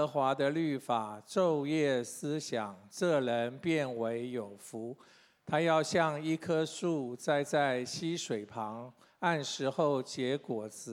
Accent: China; 我们中国人常常讲一句话叫近朱者赤，近墨者黑

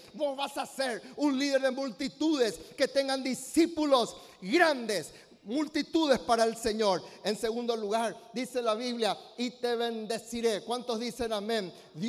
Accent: Paraguay; Porque transitoriamente yo soy paraguayo, pero mi ciudadanía, dice el apóstol, está en los cielos.

